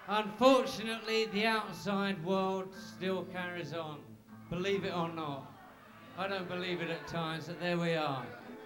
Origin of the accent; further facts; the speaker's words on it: England, United Kingdom; I'm not bloody Australian, I'm bleeding English.